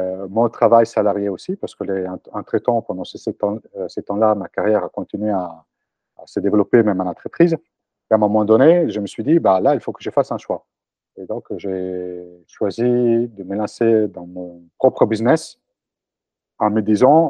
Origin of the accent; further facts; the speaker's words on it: Italy; moved away as an adult; now in France; Alors, je suis italien, donc je suis né, j'ai grandi en Italie, je suis arrivé en France quand j'avais 23 ans.